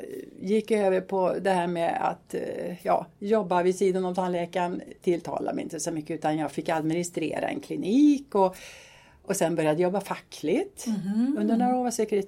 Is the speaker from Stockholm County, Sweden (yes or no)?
no; Brunskog, Värmland, Sweden; accent: Värmland dialect; moved away; Jag är då en värmlänning i försingringen och det hörs väl på min dialekt.